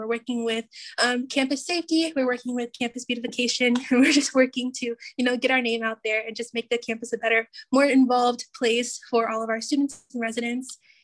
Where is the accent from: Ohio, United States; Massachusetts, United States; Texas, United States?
Texas, United States; Dallas; A little bit about me, I am originally from Dallas, Texas. I went to West Mesquite High School, graduated class of 2017.